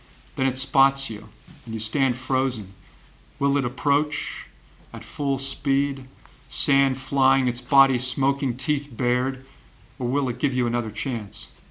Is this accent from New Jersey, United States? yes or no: yes; New Jersey, United States; now in Washington, United States; I'm from New Jersey, really, and from the Jersey Shore.